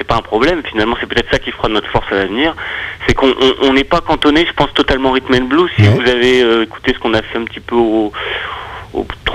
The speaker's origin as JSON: {"language": "French", "region": "Hauts-de-France", "country": "France", "said": "on dit Beauvais, après, parce qu'il faut bien dire un endroit. Après, on est Picard, en général."}